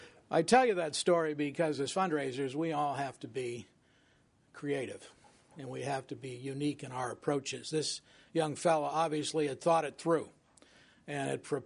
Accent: Oklahoma City, Oklahoma, United States; now in New York City, United States; When I moved there from Oklahoma City. Now, a cultural difference, you can imagine, between the two is enormous.

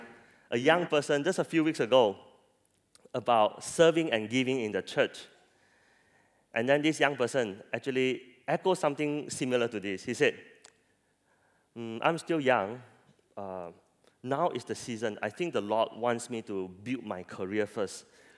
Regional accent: Penang, Malaysia; You know, I'm from Penang, and Penang people is infamous for being giam siap.

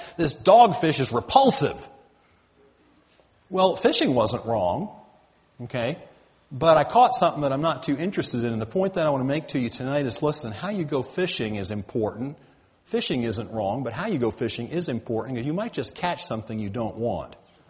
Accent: the South, United States; When I grew up in the South

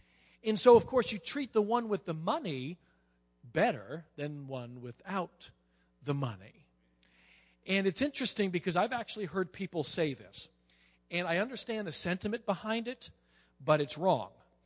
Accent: Staten Island, New York, United States; So I grew up in Staten Island, and I got friends.

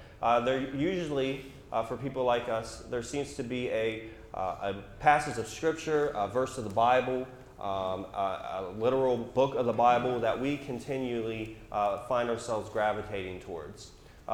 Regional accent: Arlington, United States; born there; Not really, I was born in Arlington, but you get the point.

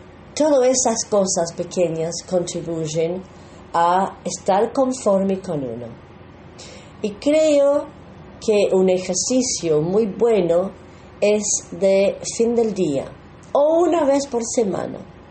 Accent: Belgium; Yo vengo de Bélgica, por ejemplo

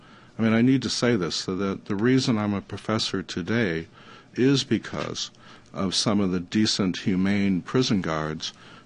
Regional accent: Wisconsin, United States; Because I was from Wisconsin, I was a Yankee.

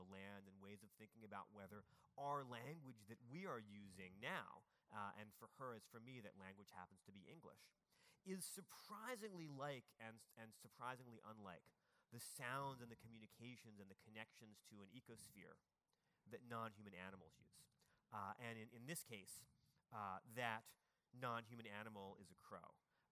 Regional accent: Washington, District of Columbia, United States; I'm from Washington, D.C., so I grew up with one of the most offensive ones.

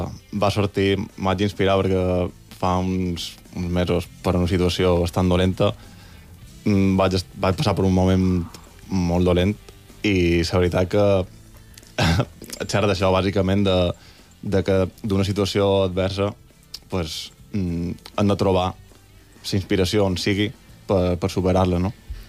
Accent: Palma, Balearic Islands, Spain; now in Santa Maria, Spain; Sí, bé, visc a Santa Maria, però sóc de Palma.

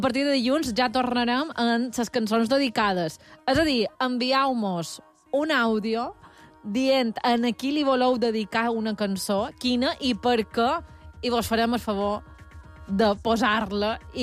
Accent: Palma, Balearic Islands, Spain; de Escoll d'en Rabassa

